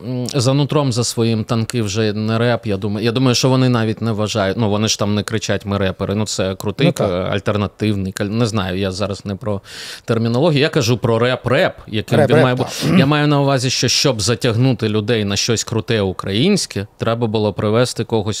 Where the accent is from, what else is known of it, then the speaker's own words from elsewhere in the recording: Kyiv, Ukraine; Я киянин сам.